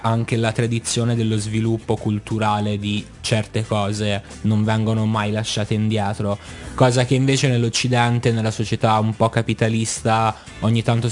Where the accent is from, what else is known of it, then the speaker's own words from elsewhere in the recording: Pisa, Tuscany, Italy; now in Milan, Italy; io in realtà sono di Pisa, anche se ormai sono milanese di adozione, perché per mille motivi mi sono ormai da anni diviso fra Pisa e Milano